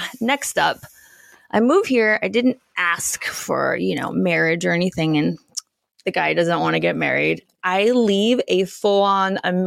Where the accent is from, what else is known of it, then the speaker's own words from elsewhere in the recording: California, United States; I'm from Northern California.